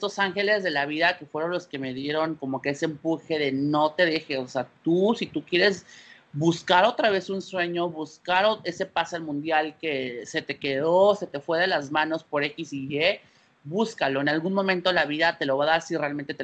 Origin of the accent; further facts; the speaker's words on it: Coatzacoalcos, Veracruz, Mexico; yo soy de Coatzacoalcos, Veracruz, Jarocho